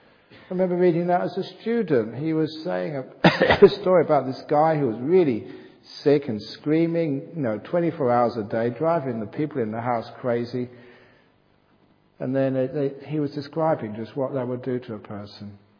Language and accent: English; England, United Kingdom; And being a English person, if you ever have chips, you always have to share it.